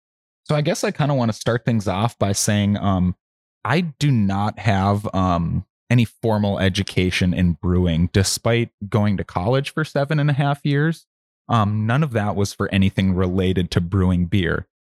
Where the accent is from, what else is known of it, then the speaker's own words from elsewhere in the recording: Mandan, North Dakota, United States; now in Oregon, United States; I mean, growing up in Mandan, North Dakota, before I moved away here, there wasn't anything for craft beer.